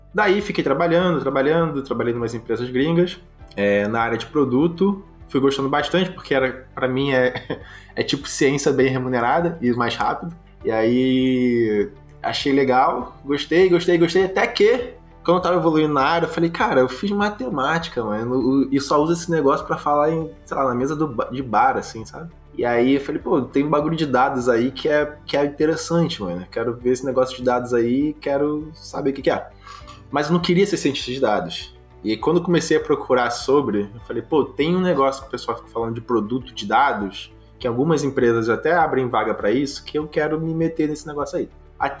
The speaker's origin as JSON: {"language": "Portuguese", "region": "Rio de Janeiro", "country": "Brazil", "tie": "born there", "said": "eu sou uma pessoa preta, autista, eu nasci no Rio de Janeiro, no Complexo do Alemão, que é uma das maiores favelas daqui, de origem bem pobre"}